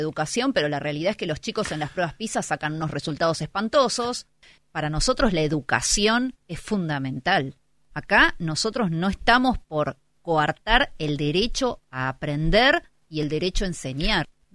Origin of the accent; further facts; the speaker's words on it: Argentina; born there; Yo quiero que en Argentina todos sintamos el inmenso orgullo de haber nacido acá. Que todos digamos, de todo el mundo, nací en Argentina, bendito suelo.